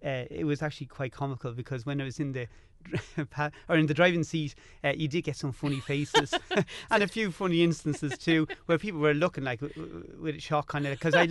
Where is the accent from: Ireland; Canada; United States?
Ireland; Rathcoole, Leinster; as you said. I'm in my 30s. I grew up in Rathcoole.